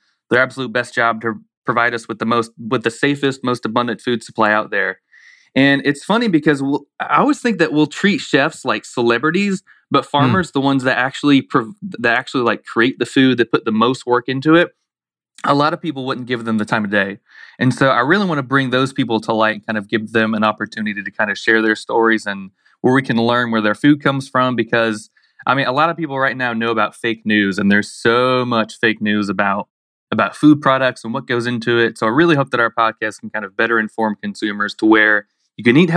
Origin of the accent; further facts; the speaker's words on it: Blountstown, Florida, United States; So I grew up in Blundstone, Florida, real rural community. My grandpa had a catfish farm right behind our house.